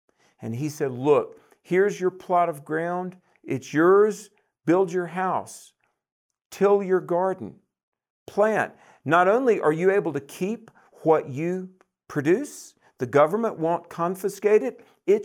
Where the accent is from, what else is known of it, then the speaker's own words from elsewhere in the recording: North Carolina, United States; even in my home state of North Carolina, down in a place called Cumberland County